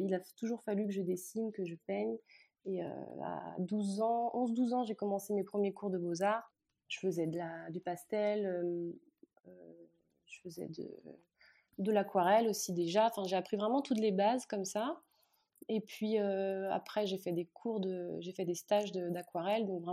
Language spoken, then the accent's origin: French; Brittany, France; Je suis bretonne pure beurre, hein, comme on dit dans le coin.